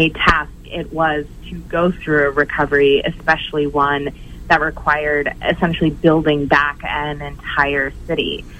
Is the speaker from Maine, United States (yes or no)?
yes; Maine, United States; So I grew up on the East Coast in Maine